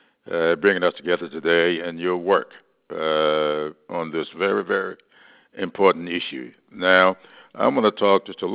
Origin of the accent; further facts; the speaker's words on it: South Carolina, United States; one of those 12 happens to be my home state, of South Carolina, where 200,000 of my fellow South Carolinians are uninsured.